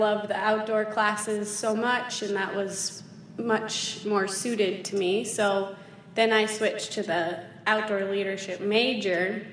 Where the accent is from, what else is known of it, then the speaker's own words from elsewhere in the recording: Colorado, United States; also born or lived in Denver, United States; And then once we moved up to Summit County when I was in second grade, I spent most of my time skiing at Copper and A Basin and Breckenridge with my local club team, Team Summit.